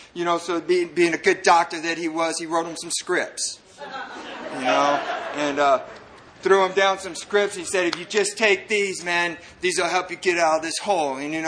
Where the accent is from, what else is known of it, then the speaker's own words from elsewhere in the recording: El Paso, Texas, United States; I grew up here in El Paso. I grew up in a military family.